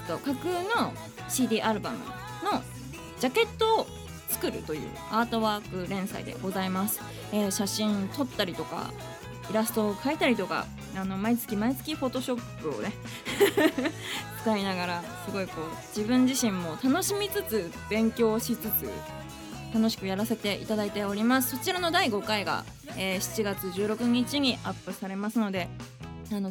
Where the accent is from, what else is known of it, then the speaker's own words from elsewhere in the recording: Hirosaki, Aomori, Japan; ピアノの弾き語りで1回地元に帰ったことがあって